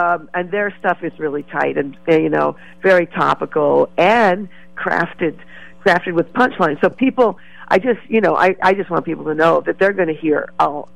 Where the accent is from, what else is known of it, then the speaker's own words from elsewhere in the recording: New York, United States; Well, you know, I grew up in New York, and both my parents were in entertainment, and my father was a comedian.